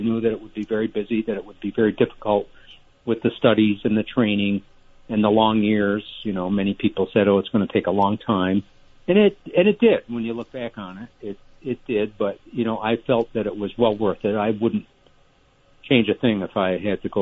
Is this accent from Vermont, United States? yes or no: yes; Rutland, Vermont, United States; I grew up in the Rutland area, a native of Rutland, and my dad was a general surgeon in private practice.